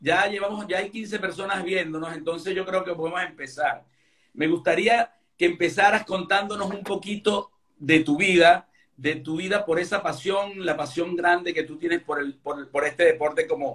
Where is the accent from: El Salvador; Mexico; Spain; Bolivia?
Spain; Galicia; Y que somos españoles. Yo galleguito y tú de aquí de Asturias, pues.